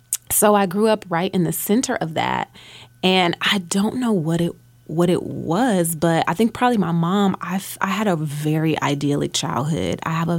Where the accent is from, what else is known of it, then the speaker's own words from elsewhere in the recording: Calumet, United States; When I was growing up in Calumet, my mother got robbed one night